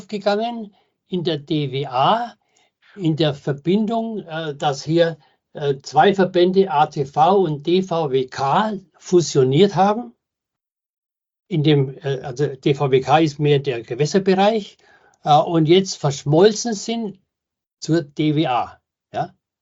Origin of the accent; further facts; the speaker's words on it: Bavaria, Germany; Jetzt komme ich zwar aus Bayern